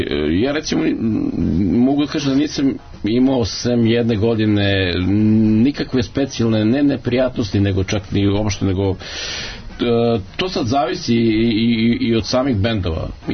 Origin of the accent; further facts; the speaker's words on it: Serbia; kod nas u Srbiji